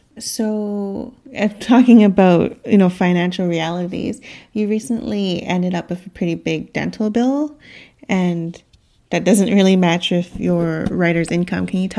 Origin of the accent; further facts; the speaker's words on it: Canada; but definitely for some reason, dental is not covered in just being Canadian and living here.